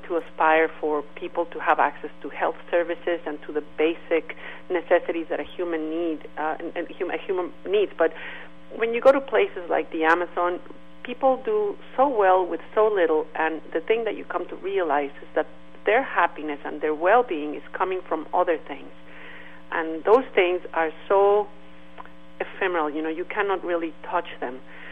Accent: Mexico; You know, I grew up in Mexico, and Mexico is a really wonderful country

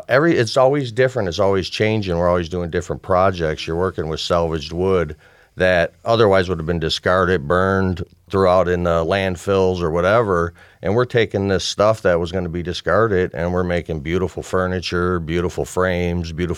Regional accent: Warren, Michigan, United States; Well, I grew up in Warren, Michigan, the youngest of six children. Grew up in an okay neighborhood.

